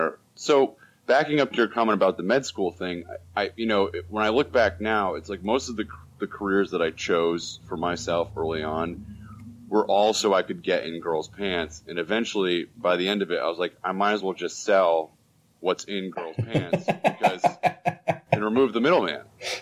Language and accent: English; Rhode Island, United States; But I'm originally from Rhode Island. The, you know, small state that no one has ever been to.